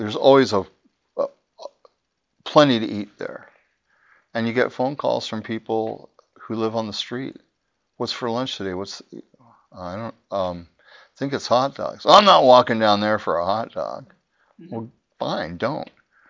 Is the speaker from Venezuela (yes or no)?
no; United States; I am an American and I am rich.